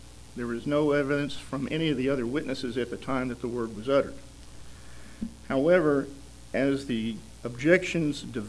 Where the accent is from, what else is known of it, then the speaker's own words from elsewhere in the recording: Fort Worth, Texas, United States; I'm from Fort Worth, Texas.